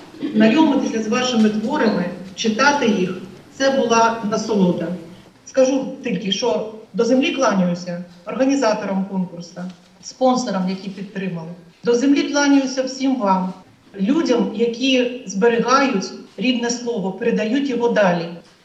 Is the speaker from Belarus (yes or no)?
yes; Brest Region, Belarus; я з Берестейщини можу називати вас земляками, так само, як і ми тут, з другого боку кордону на Берестейщині, намагаєтеся зберегти рідне слово.